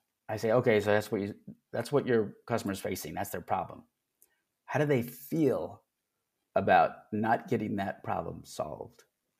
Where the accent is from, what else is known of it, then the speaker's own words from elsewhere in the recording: Dallas, Texas, United States; And yeah, I'm from Dallas, born and raised.